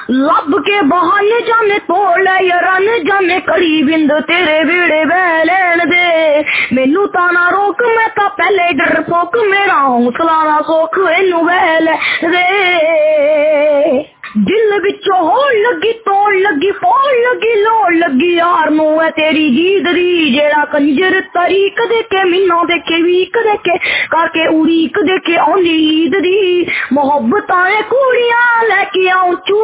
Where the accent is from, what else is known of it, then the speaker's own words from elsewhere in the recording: Ludhiana, Punjab, India; मैं लुधियाना पंजाब से हूँ और टोटली ब्लाइंड हूँ।